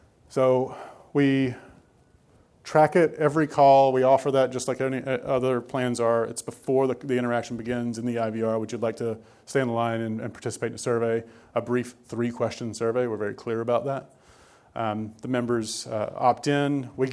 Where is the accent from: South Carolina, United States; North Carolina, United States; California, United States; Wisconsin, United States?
North Carolina, United States; I'm from Eastern North Carolina.